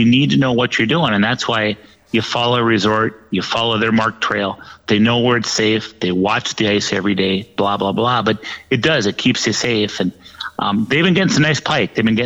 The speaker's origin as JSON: {"language": "English", "town": "St. Cloud", "region": "Minnesota", "country": "United States", "said": "And you know, I'm from St. Cloud originally"}